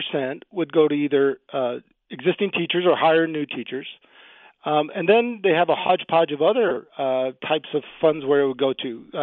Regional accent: Nogales, Arizona, United States; or even where I grew up in Nogales

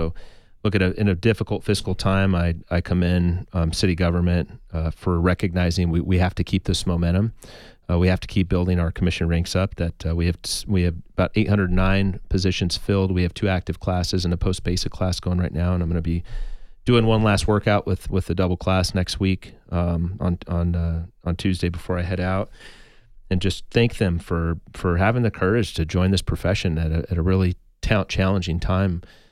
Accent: Tucson, Arizona, United States; because I grew up in Tucson where I just have to look north to see the mountains, the Catalinas, and I know where I'm going.

